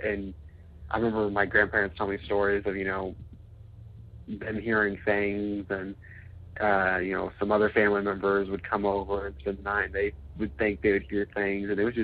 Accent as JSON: {"language": "English", "town": "Tulsa", "region": "Oklahoma", "country": "United States", "said": "I'm from Tulsa, Oklahoma. And this story starts actually in Owosso, Oklahoma."}